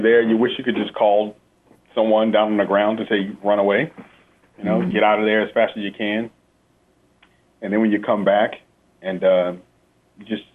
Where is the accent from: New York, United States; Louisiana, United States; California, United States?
Louisiana, United States; New Orleans; I grew up in New Orleans.